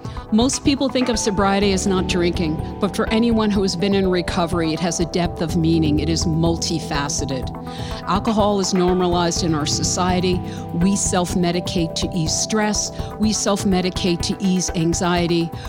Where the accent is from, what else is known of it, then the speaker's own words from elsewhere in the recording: Brooklyn, New York, United States; Timo Ellis, he is on the line from Brooklyn, New York, my hometown.